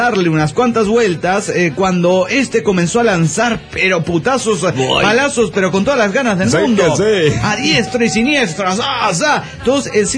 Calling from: Guadalajara, Jalisco, Mexico; Hola, ¿cómo están? Soy … de Guadalajara, Jalisco, México.

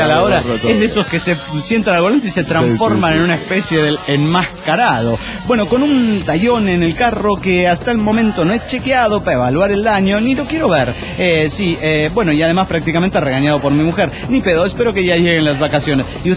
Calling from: Buenos Aires, Argentina; de Buenos Aires, Argentina.

